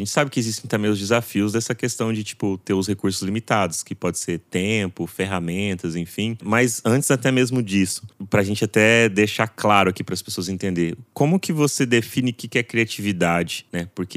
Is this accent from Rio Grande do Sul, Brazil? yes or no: no; José Bonifácio, São Paulo, Brazil; eu sou de José Bonifácio.